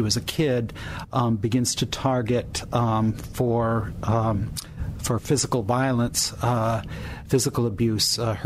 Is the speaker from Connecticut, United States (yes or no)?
yes; Norwich, Connecticut, United States; born or raised there